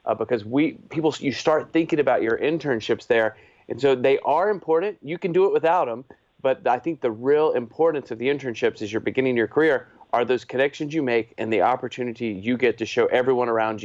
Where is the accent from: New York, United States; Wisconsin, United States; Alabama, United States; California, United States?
Alabama, United States; I grew up in Northeast Alabama, and when I got to Washington, I mean, every time you turn around, you're spending money on things you didn't anticipate.